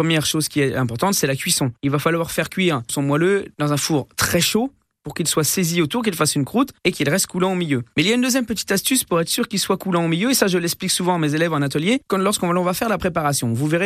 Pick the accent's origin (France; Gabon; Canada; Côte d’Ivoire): France; Alors, le chocolat, on a peu l'habitude, nous, chez nous, en France, de le consommer dans les préparations salées.